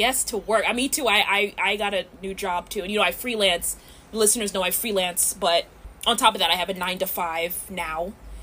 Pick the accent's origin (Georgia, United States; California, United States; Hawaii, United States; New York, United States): New York, United States; because I'm from New York, so we're just naturally aggressive.